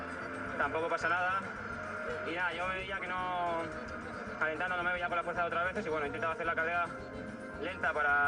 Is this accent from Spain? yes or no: yes; Valdemoro, Community of Madrid, Spain; sobre todo mi pueblo en Valdemoro con la pantalla que han puesto